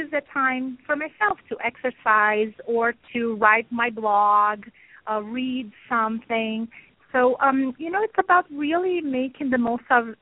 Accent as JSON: {"language": "English", "country": "Brazil", "tie": "born or raised there", "also_born_or_lived": "Italy / United Kingdom / Germany", "moved": "as an adult", "lives_now": "United States", "said": "I lived in many different countries. I grew up in Brazil, and I finished college there, lived in Italy, the UK, Germany, and I've been in the United States for about 8 years"}